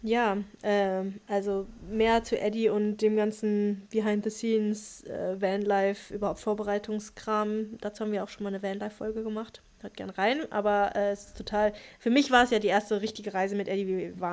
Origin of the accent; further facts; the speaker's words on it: Saarland, Germany; So, ich komme aus dem Saarland. Ich war ja jetzt vor 2 Wochen nochmal